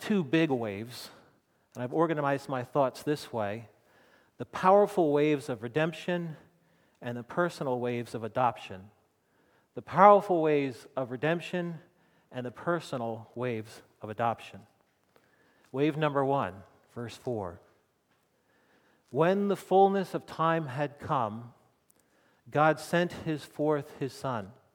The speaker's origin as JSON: {"language": "English", "region": "New Jersey", "country": "United States", "tie": "born or raised there", "said": "I was born and raised on the New Jersey shore, and I currently live in the town in which I grew up."}